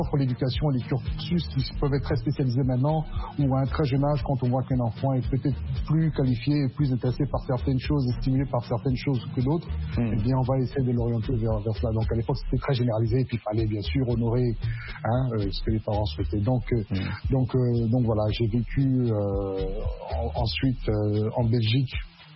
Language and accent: French; Bria, Haute-Kotto, Central African Republic; moved away as an adult; also born or lived in Bangui; né à Bangui, la capitale de la République centrafricaine, et grandi à Bria, à l'est du pays, jusqu'à mes 18 ans. Je quitte à ce moment-là la RCA pour me rendre en Belgique